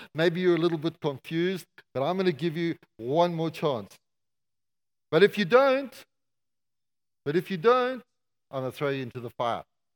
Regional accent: South Africa; Well, I grew up in South Africa.

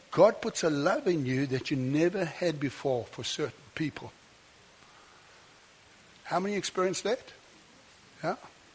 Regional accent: South Africa; I grew up in South Africa in the apartheid era. I was blinded to it.

